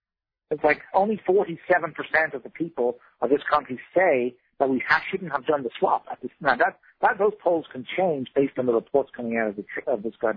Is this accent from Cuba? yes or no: no; Ireland; now in United States; Look, I'm an American by choice. I wasn't born an American. As you probably hear from my accent, I came from Ireland, and I came to live here in America in 1990, right? And I'm an American. I have an American passport, American citizen.